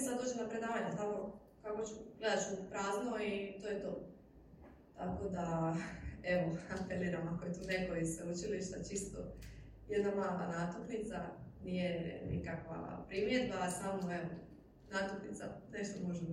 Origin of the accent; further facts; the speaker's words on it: Dalmatia, Croatia; To je to, to smo mi smo Dalmatinci, to je dišpet